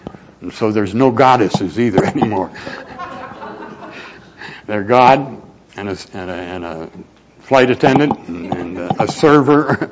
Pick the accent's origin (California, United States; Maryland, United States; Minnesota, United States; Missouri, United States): Minnesota, United States; born there; And I was born in Minnesota.